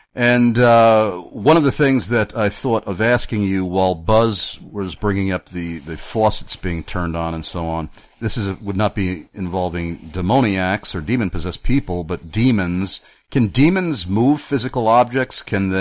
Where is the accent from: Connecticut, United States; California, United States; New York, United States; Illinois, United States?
New York, United States; Amityville; I'm from Amityville, Long Island, by the way